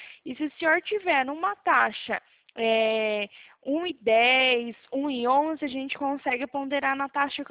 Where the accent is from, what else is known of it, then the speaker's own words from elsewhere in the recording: São Paulo, Brazil; Eu sou aqui de São Paulo.